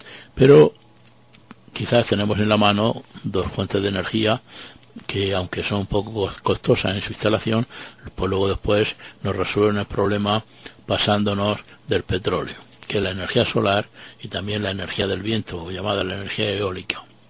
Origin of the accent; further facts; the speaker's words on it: Spain; yo recuerdo cuando era chaval, aquí en España mismo había muchas fincas por ahí en el campo